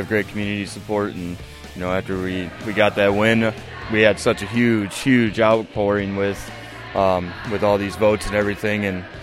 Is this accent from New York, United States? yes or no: no; Dixon, Illinois, United States; I grew up in Dixon, Illinois. I went and graduated from Dixon.